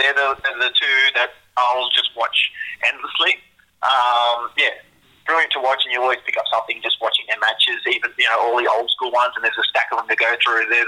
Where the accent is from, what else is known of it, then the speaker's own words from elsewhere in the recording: Wollongong, New South Wales, Australia; That was in my hometown in Wollongong, so that was really good.